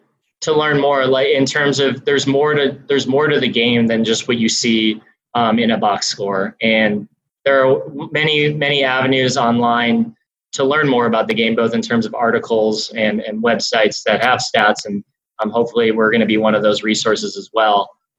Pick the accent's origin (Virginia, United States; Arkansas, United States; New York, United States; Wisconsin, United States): Wisconsin, United States; Milwaukee; I grew up in Wisconsin. In 2003, I was a senior in high school in Milwaukee at Marquette University High School.